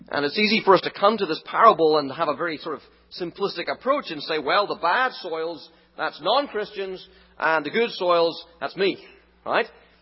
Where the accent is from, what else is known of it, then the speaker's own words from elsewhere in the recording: Northern Ireland, United Kingdom; Growing up in Northern Ireland, I used to enjoy hiking in the hills.